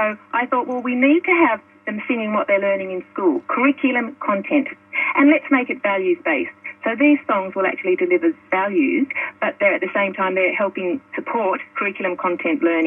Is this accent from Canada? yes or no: no; England, United Kingdom; also born or lived in Ireland; because I was born in Ireland but lived in England.